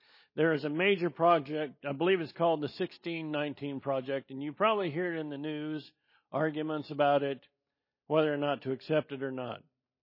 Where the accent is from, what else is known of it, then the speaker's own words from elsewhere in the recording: Northwest, United States; I'm a boy from the Northwest, and all of that stuff was in another world.